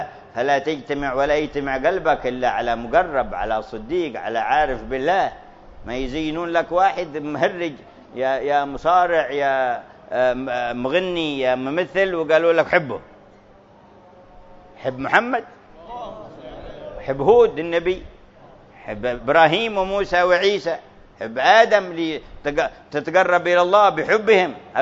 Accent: Aden, Yemen; انتشر في فترة ماضية عندنا في عدن

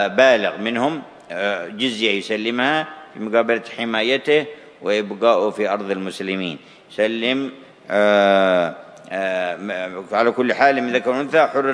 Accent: Yemen; عندنا في اليمن ما عاد يبقى في هذا الوقت

